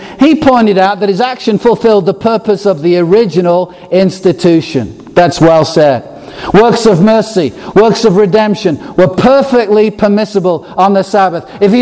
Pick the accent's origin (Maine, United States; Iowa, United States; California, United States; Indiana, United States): California, United States; San Diego; Growing up in San Diego, I knew what it was like to have a home team that you grew up watching and rooting for.